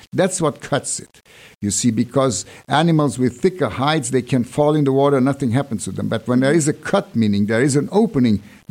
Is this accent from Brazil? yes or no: yes; Brazil; I was born and raised in Brazil